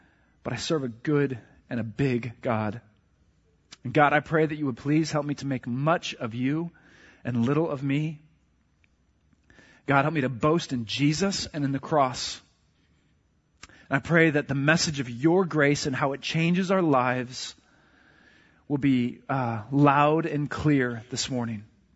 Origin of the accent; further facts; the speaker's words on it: Jacksonville, Florida, United States; So I grew up in Jacksonville, Florida, not too far from here.